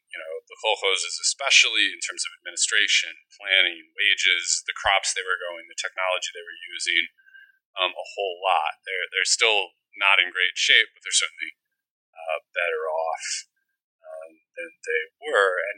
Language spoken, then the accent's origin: English; Midwest, United States; On some basic personal level, it comes from growing up in the Midwest. I lived, quote unquote, in town, but I was, probably 300 yards from the nearest cornfield.